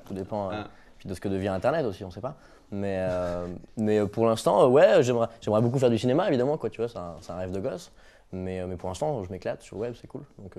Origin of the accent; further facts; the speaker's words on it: Brittany, France; Ouais, je suis breton, et puis c'est bien.